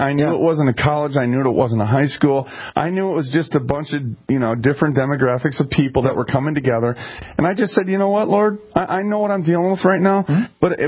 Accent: Michigan, United States; See, I'm listening to you all the time, and I'm from Michigan.

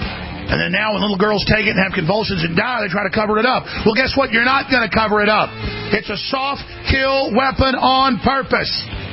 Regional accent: Texas, United States; I'm an American. I'm a patriot. I'm from Texas.

